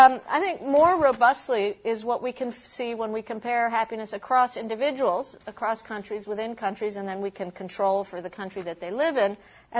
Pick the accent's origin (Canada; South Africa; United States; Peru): Peru; I'm from Peru.